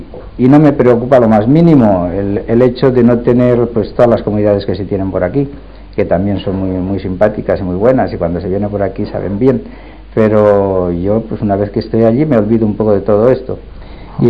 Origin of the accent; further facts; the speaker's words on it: Puente la Reina, Navarre, Spain; Soy de Puente la Reina.